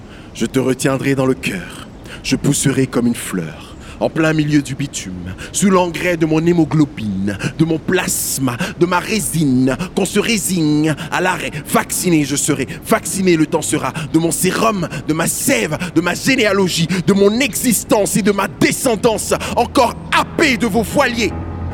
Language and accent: French; Côte d’Ivoire; born there; Je suis né en Côte d'Ivoire, je suis d'origine togolaise, je suis un enfant métissé, je suis noir, je suis roux